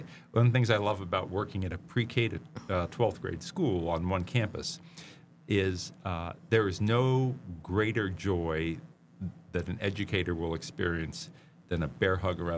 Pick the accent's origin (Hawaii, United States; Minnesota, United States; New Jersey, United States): Hawaii, United States; I was born and raised in Hawaii, born in 1970, and my parents had moved there in 58, actually from Queens, New York.